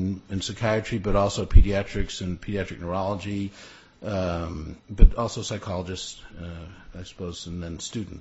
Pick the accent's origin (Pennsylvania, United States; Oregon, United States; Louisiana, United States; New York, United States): Louisiana, United States; I'm from Louisiana, so occasionally go back home and help out there.